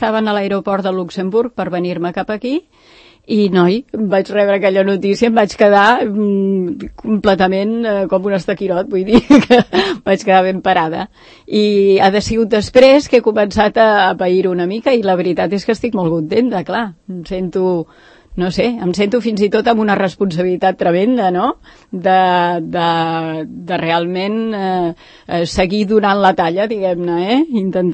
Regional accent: Barcelona, Catalonia, Spain; also born or lived in Belgium; now in Sant Cugat del Vallès, Spain; tot i que jo sóc filla del centre de Barcelona, però em vaig acostumar allà a estar una mica més tranquil·la i ho trobava en falta. I finalment pues, vaig decidir venir-me a instal·lar aquí a Sant Cugat.

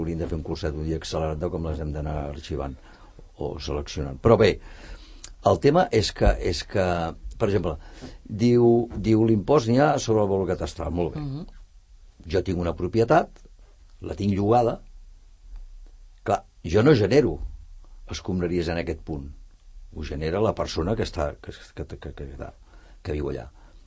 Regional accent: Barcelona, Catalonia, Spain; Jo quan era petit, jo vinc de Gràcia, no? I Gràcia és un barri que tots ja prou coneixem.

